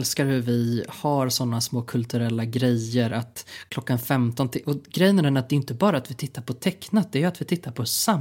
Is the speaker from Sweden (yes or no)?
yes; Sweden; om vi är nöjda som svenskar